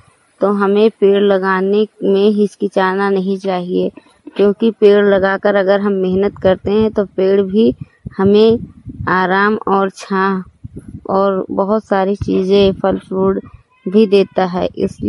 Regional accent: Hariharpur, India; मैं हरिहरपुर गांव जिला सरस्वती की रहने वाली हूं।

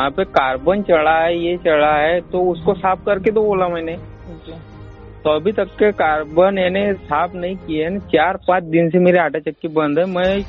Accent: Sausar, Madhya Pradesh, India; मुक्काम बोस्टर देवी, तहसील सौसर, जिला छिंदवाड़ा।

